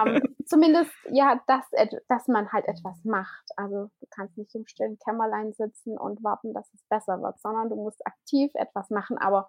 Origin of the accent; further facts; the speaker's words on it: Southern Germany, Germany; ich komme hier aus Süddeutschland. Ich wohne so ungefähr eine Stunde nördlich vom Bodensee